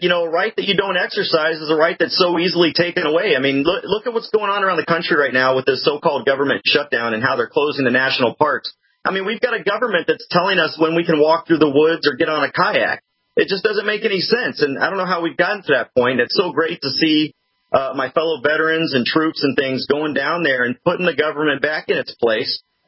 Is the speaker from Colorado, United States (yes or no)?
no; Texas, United States; I'm a citizen first. I'm a Texan first.